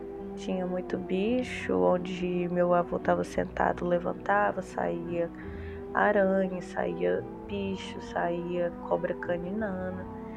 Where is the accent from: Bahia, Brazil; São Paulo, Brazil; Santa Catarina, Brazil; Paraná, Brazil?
São Paulo, Brazil; eu tenho 30 anos, eu sou do interior de São Paulo